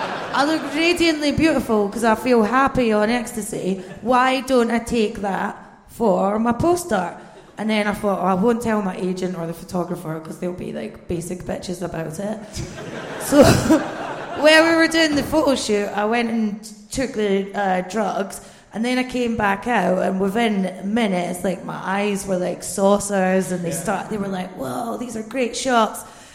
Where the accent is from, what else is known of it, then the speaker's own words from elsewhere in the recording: Bathgate, Scotland, United Kingdom; now in London, United Kingdom; Just Bathgate. Not Glasgow. No. Which everyone, I live in London and everyone thinks I'm from Glasgow.